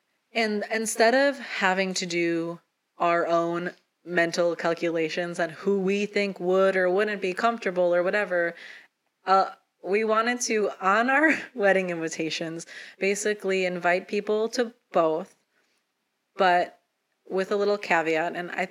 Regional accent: Midwest, United States; We're from the Midwest.

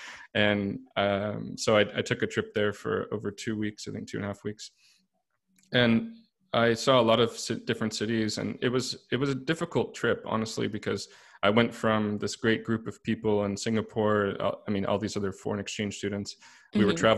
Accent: Los Angeles, California, United States; moved away as an adult; also born or lived in San Francisco; And so I was born in California, and I guess I say that I'm sort of from there when people ask the question, because I was born there and I spent high school in the Los Angeles area

